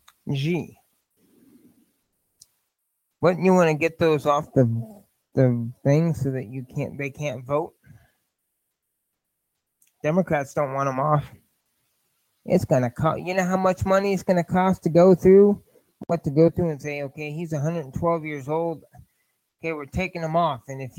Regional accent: Indiana, United States; This is my home state.

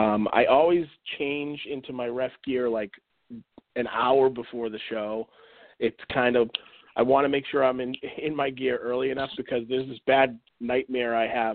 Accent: Boston, Massachusetts, United States; I'm from the Boston area, and I trained at the Chaotic Training Center

